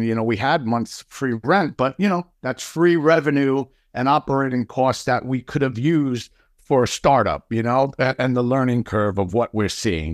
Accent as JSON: {"language": "English", "town": "Queens", "region": "New York", "country": "United States", "tie": "born or raised there", "said": "I mean, if you grew up in New York, I mean, I grew up in Queens, so did Giancarlo."}